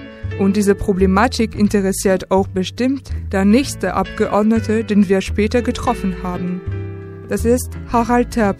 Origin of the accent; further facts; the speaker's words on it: Grand Est, France; Willkommen im Elsass, meine Heimat an die deutsch-französische Grenze.